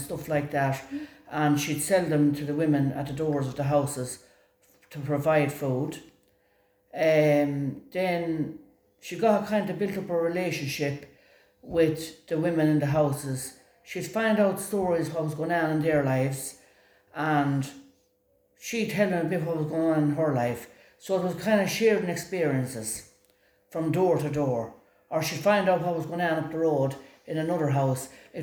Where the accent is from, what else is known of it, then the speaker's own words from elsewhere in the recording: Mullingar, Westmeath, Ireland; born there; I was born in County Westmeath in Ireland, Mullingar. I come from a family of seven.